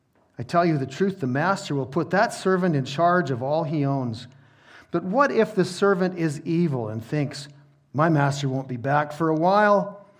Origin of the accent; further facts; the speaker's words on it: Canada; And sometimes as Canadian Christians who are used to privileges and great freedoms and advantages, we cry out when things go badly